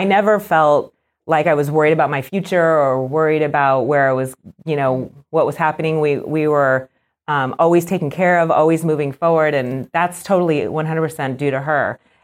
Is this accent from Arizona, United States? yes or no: yes; Arizona, United States; I grew up in Arizona when I was, elementary school age, and you pretty much have to be in the pool all the time there because it's so hot.